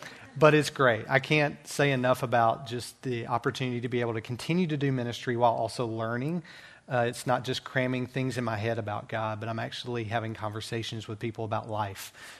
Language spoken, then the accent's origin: English; Birmingham, Alabama, United States; moved away as an adult; I came from Birmingham, Alabama. My wife and I moved here this summer, have some fans of Birmingham, it's a good thing.